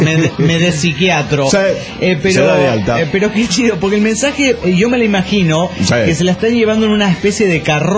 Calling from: Monterrey, Nuevo León, Mexico; desde Monterrey, Nuevo México.

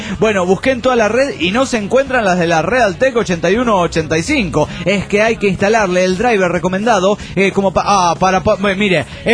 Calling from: Panama; de Panamá.

